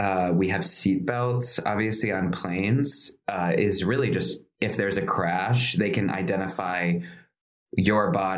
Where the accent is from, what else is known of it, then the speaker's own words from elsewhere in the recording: Indiana, United States; also born or lived in Chicago; I was born in Chicago, but I grew up in Indiana. I can't claim being from Chicago, you know.